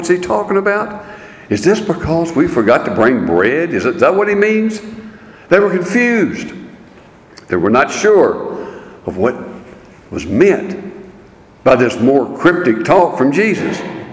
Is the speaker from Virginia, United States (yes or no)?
yes; Staunton, Virginia, United States; I grew up in Stanton. Lived there all of my life, born there.